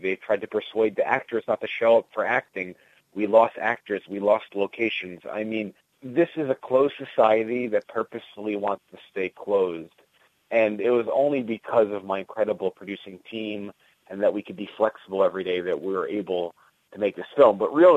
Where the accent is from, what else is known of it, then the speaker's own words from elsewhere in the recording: New York City, New York, United States; I'm born and bred in New York. I enjoy bicycling around the city, and the city is a place that endlessly inspires me.